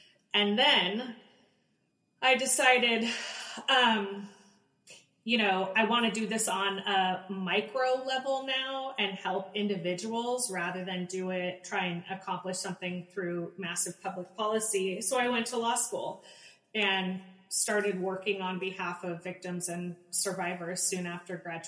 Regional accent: San Francisco, California, United States; born there; I was born in San Francisco. I was born in a communal building in the 70s. You don't get a name like … without having some hippie roots.

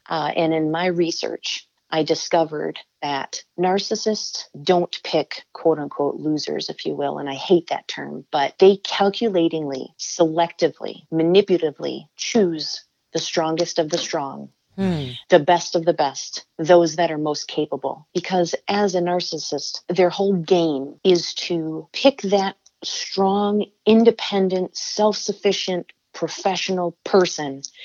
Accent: Midwest, United States; I come from the Midwest, born and raised in the Midwest.

